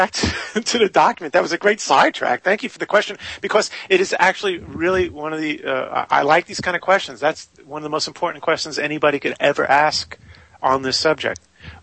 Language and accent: English; New York City, New York, United States; I was brought up in New York City, and I drove a taxi at night in Manhattan